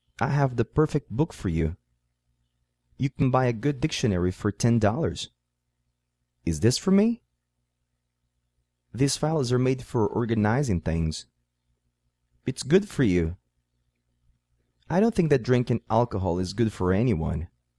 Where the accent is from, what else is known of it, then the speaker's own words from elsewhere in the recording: Brazil; Muitas vezes nós brasileiros aprendemos que a pronúncia da palavra for é for